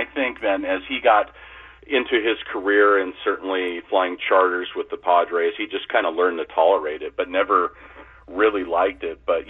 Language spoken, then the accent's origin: English; Pacific Northwest, United States; probably just because I saw it on the back of a baseball card or, you know, growing up in the Northwest.